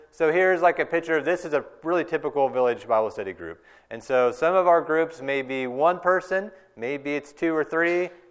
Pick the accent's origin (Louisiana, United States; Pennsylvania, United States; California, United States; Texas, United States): Texas, United States; Abilene; I'm from Abilene. I've been here my entire life, born and raised in Abilene.